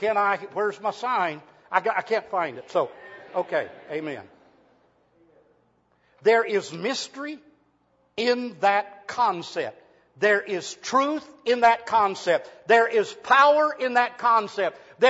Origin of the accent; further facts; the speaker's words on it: Kentucky, United States; When I grew up on Squabble Creek, when I grew up in the mountains, we walked out the creek hollow